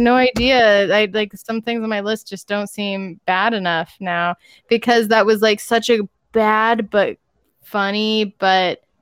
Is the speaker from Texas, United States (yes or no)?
no; Washington, United States; I grew up the Seattle side, and it was pop. I came to Spokane, and everyone says soda.